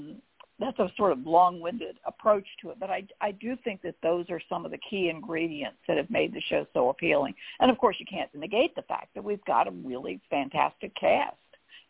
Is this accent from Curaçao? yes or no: no; Virginia, United States; Or I know I grew up in Northern Virginia, where, you know, I lived in a high rise most of my childhood, and you sort of barely knew your neighbors and everything.